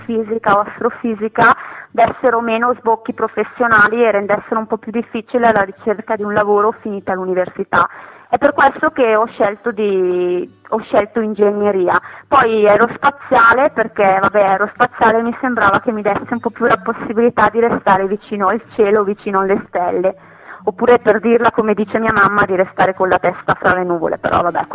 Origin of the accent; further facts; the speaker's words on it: Dellano, Lombardy, Italy; born there; sono nata a Dellano, un piccolo paesino sul lago di Como